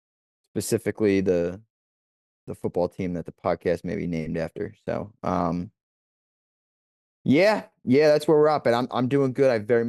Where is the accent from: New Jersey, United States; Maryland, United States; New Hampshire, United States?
New Jersey, United States; I'm from New Jersey. This is a very weird area code that you're texting me from.